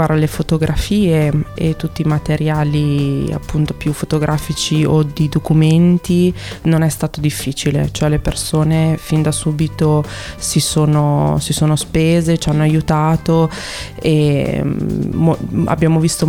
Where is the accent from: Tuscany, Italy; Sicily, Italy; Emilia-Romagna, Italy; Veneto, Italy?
Emilia-Romagna, Italy; Parma; io sono di Parma, purtroppo no, nel senso, non, io con mia mamma ho vissuto a San Lazzaro, che comunque è un altro quartiere abbastanza popolare ma che non rientra nel progetto. Adesso vivo in centro